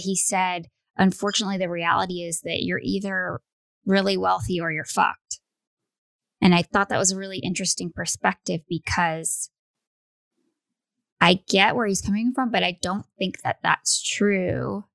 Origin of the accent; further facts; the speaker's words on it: United States; for me as an American, growing up American my whole life, I never understood that until I was an adult.